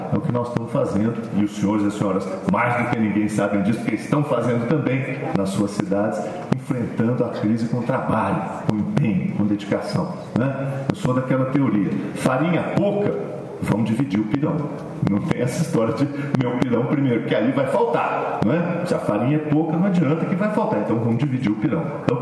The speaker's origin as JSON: {"language": "Portuguese", "country": "Brazil", "said": "É natural, nós somos brasileiros, gostamos do nosso hino, gostamos do nosso país e fomos murmurando."}